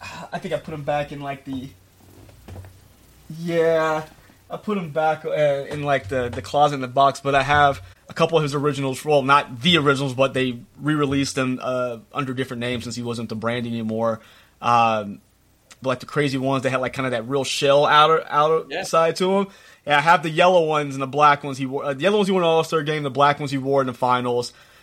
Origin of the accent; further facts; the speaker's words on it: Texas, United States; See, growing up in Texas, T-Mac was one of my favorite players when he was with the Rockets.